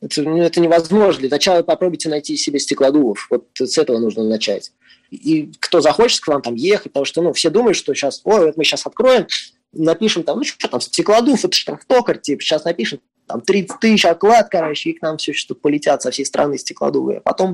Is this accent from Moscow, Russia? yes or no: yes; Moscow, Russia; Если честно, я москвич, поэтому я не знаю, где точно.